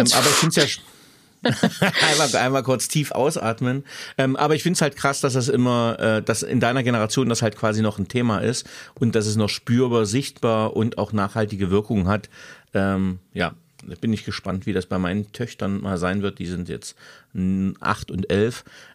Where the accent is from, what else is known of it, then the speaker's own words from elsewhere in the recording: Magdeburg, Saxony-Anhalt, Germany; born there; ich bin gebürtig aus Magdeburg, also das heißt aus dem Osten